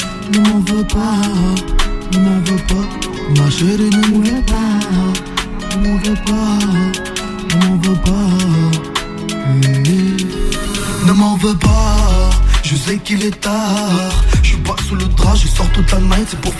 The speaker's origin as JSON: {"language": "French", "town": "Aubervilliers", "region": "Île-de-France", "country": "France", "tie": "born or raised there", "said": "j'ai grandi à Aubervilliers."}